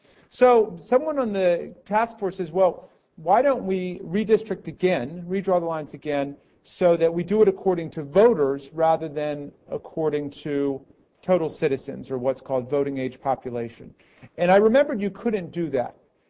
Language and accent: English; Takoma Park, Maryland, United States; my hometown of Tacoma Park, Maryland, which is right outside of D.C. in Montgomery County.